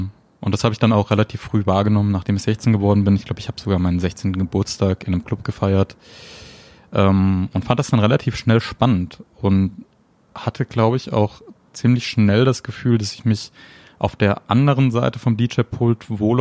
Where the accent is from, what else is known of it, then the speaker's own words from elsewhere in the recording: Fulda, Hesse, Germany; born there; now in Offenbach, Germany; Mittlerweile wohne ich jetzt seit 5, 6 Jahren hier in Offenbach. Das ist direkt neben Frankfurt. Also ich fühle mich dem Rhein-Main-Gebiet mittlerweile eher verbunden als Fulda.